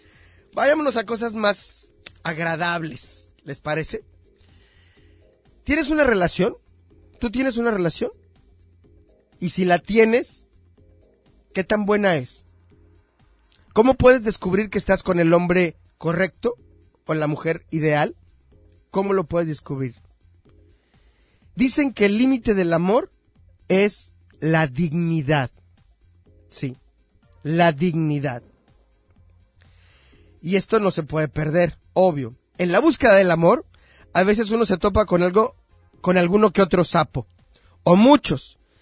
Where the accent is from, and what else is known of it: Mexico